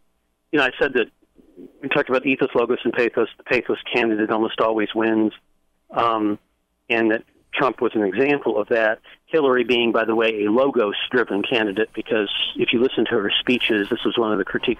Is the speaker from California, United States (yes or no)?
yes; Los Angeles, California, United States; and I grew up in Los Angeles